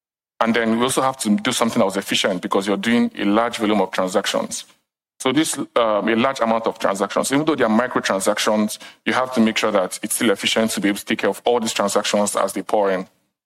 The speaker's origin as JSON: {"language": "English", "country": "Nigeria", "said": "I'm … and from Nigeria"}